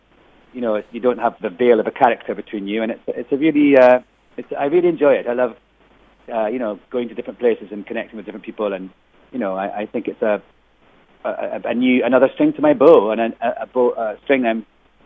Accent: Scotland, United Kingdom; when I was growing up in Scotland

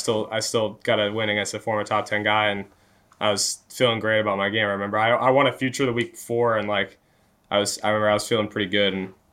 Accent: California, United States; Because, I mean, I'm from Orange County, Stevie.

